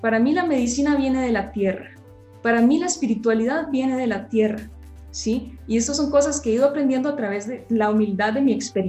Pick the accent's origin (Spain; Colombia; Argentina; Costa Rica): Costa Rica; Palmares, Alajuela; soy de Costa Rica, de Palmares